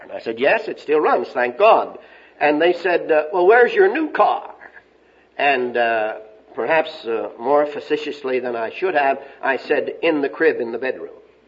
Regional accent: Texas, United States; Maybe I'm using this because I'm from West Texas and it's a good word

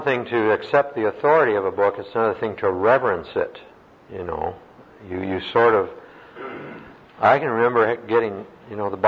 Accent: United States; born there; That's sure an unusual question since I was born in America

